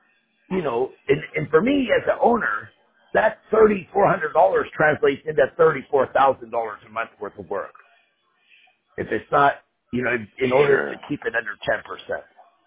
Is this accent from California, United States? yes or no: yes; Torrance, California, United States; I grew up in Torrance.